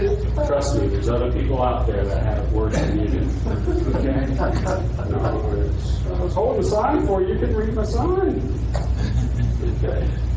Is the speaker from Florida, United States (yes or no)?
yes; Florida, United States; by the way, I'm from Florida. was born and raised there.